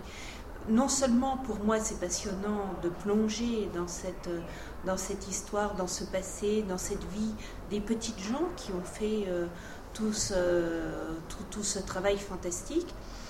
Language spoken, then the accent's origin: French; Vittel, Grand Est, France; born there; est le département où je vis maintenant, alors que je suis née, contrairement à Élise, je suis née dans l'eau, puisque je suis née à Vittel.